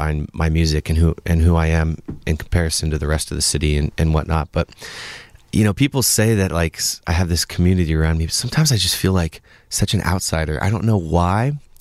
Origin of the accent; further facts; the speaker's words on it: Bellingham, Washington, United States; Even Bellingham was like, since I grew up outside of Bellingham, was kind of a bigger place.